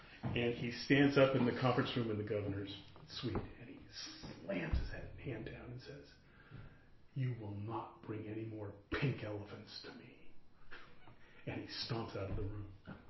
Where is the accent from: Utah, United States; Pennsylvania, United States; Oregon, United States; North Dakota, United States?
Oregon, United States; growing up in Southern Oregon